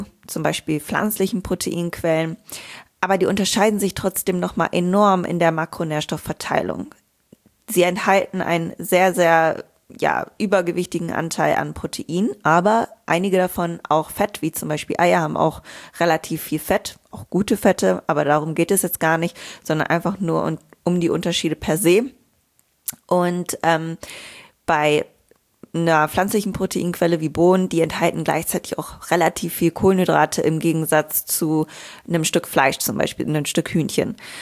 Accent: Bielefeld, North Rhine-Westphalia, Germany; Wir sind gerade in NRW über die Corona-Zeit in meiner Heimat in Bielefeld.

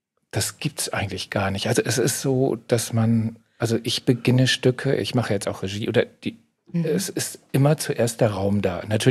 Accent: North Rhine-Westphalia, Germany; moved away; Seit ich weg bin aus dem Ruhrgebiet, bin ich viel authentischer mit meiner Herkunft

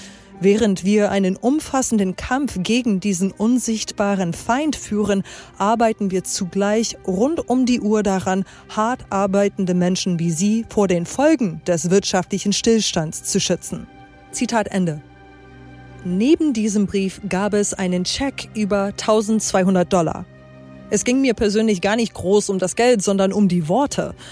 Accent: United States; in der ich mich als Amerikanerin abgeholt fühle.

